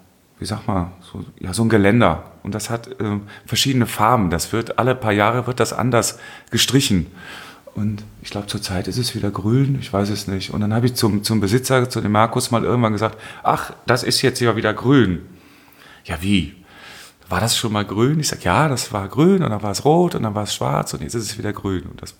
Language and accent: German; Henneberg, Thuringia, Germany; Ich bin in Henneberg gern zur Schule gegangen